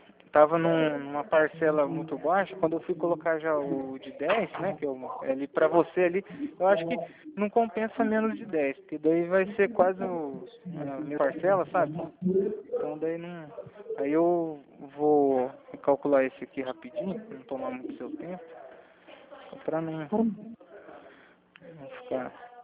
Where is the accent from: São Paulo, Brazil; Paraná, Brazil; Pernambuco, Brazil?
Paraná, Brazil; Arapongas; Eu sou de Arapongas, você conhece?